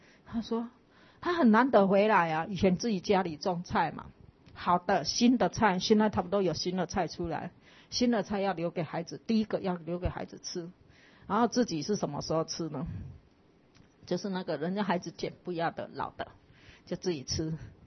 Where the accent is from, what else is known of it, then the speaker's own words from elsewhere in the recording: Taipei, Taiwan; 结果偏偏我们都是台北人跟那个城市人